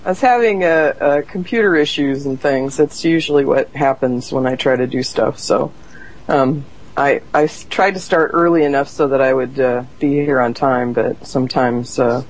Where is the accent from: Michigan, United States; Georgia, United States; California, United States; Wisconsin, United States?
California, United States; El Segundo; also born or lived in Culver City; I was born in Culver City, California, and I was raised in El Segundo, which is Southern California, about a mile and a half from the beach. And I was a beach baby.